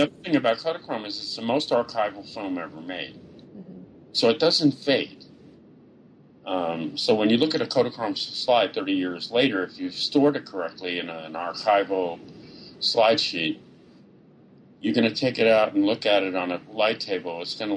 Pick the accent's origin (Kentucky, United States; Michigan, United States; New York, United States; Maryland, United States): New York, United States; just being a New Yorker all my life and sort of dropping into the middle of rural Georgia was such an experience for me